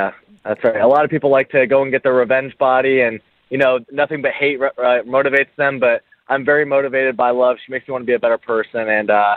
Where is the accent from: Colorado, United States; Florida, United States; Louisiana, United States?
Florida, United States; I'm from Florida, and, like, stuff goes south in Florida real quick